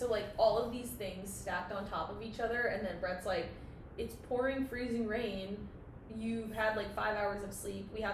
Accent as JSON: {"language": "English", "region": "New York", "country": "United States", "said": "Obviously, like, I'm from New York, too, so... That's also why I feel like the New York Marathon is so meaningful to me."}